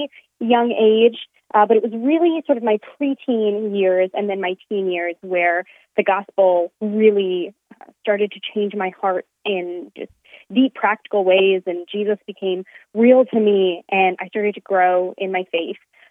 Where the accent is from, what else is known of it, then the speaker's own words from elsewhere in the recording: Canada; also born or lived in Texas; I am from Canada, so if I say about funny, you'll know why. I was born and raised here, though I also spent some time living in Texas as a kid while my dad went to school.